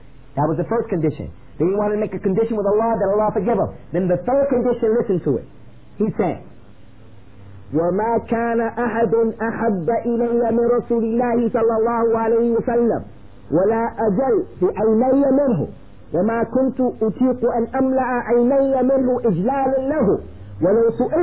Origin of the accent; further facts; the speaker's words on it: United States; But growing up in America, we have no respect for authority.